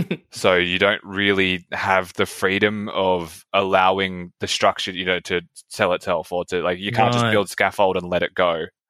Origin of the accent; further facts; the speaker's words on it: Australia; we won the first round and then we got disqualified for being Australian.